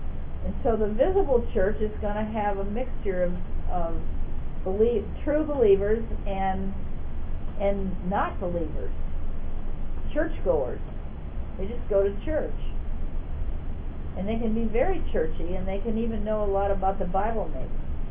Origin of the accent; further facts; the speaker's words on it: United States; Or I can't eat that particular food because I'm American and it would probably really make me sick.